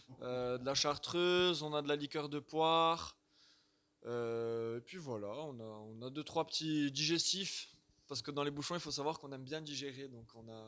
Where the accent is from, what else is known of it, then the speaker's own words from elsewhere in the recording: Corsica, France; Non, je viens de Corse. Je viens de Corse, île de beauté.